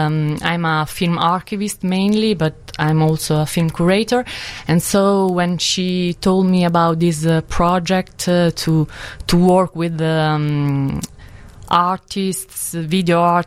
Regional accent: Rome, Lazio, Italy; English is a second language; I'm from Rome, but I live between Bologna and Milano

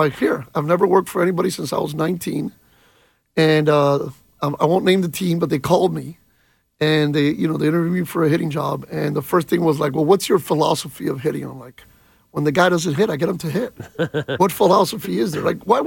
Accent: Florida, United States; Obviously, I'm from South Florida, a little bit of a different feel.

